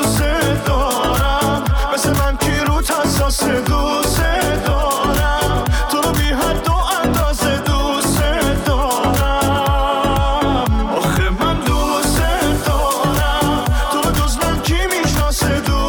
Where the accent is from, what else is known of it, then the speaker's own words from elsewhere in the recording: northern Iran, Iran; من شمالیم.